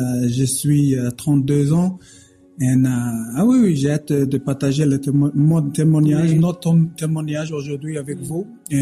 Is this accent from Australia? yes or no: yes; Australia; French is a second language; moved away as an adult; now in France; Je viens d'Australie et je suis venu en France pour jouer professionnel.